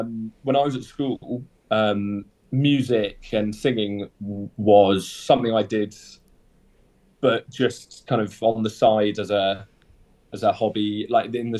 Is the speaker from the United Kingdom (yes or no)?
yes; England, United Kingdom; I'm a tenor. I grew up in England, but I've got I'm half English and half Italian. But I've lived in England all my life, and I studied in London at the Royal Academy of Music